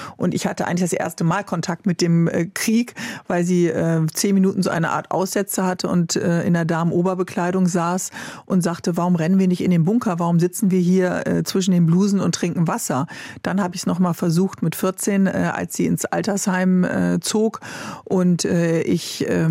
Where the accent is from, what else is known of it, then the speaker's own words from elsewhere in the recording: Bremen, Germany; Ich komme aus Bremen, einer sehr politisch sehr engagierten Stadt.